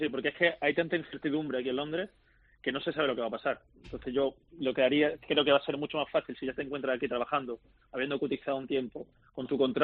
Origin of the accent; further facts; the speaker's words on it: Málaga, Andalusia, Spain; Yo soy de Málaga, del norte del sur de España, perdón